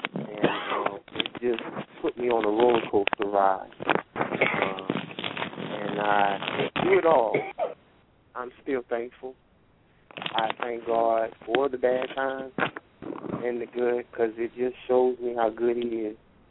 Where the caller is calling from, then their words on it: South Carolina, United States; I was calling from South Carolina.